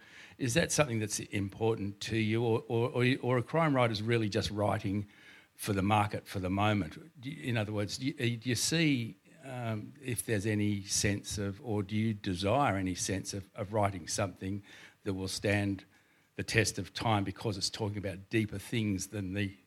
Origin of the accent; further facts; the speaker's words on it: Sydney, New South Wales, Australia; Firstly, I was born and bred in Sydney. I've lived 50 years in regional Australia